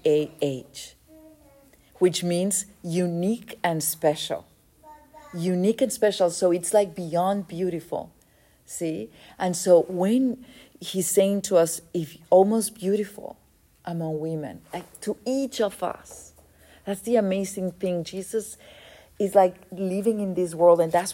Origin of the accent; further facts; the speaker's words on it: Mexico; first language Spanish; English is a second language; Even from the Spanish to the English, I'm from Mexico.